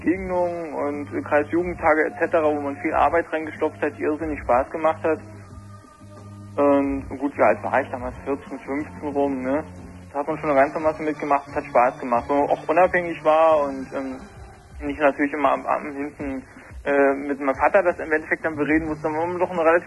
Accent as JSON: {"language": "German", "region": "Saxony", "country": "Germany", "also_born_or_lived": "Jüterbog area", "said": "Also ich kam eigentlich aus dem Görlitzer Raum."}